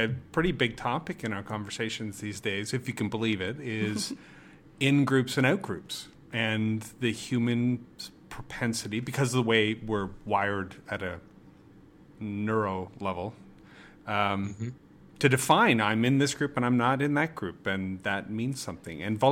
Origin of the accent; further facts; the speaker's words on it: Canada; I'm Canadian, so let's just get that out of the way.